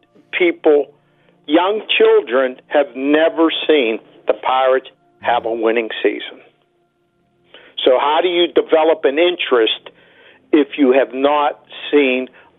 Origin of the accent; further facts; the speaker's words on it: Hazelwood, Pennsylvania, United States; In Hazelwood.